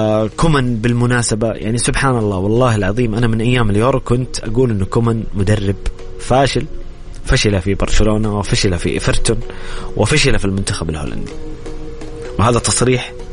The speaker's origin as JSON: {"language": "Arabic", "country": "Saudi Arabia", "said": "احنا سعوديين"}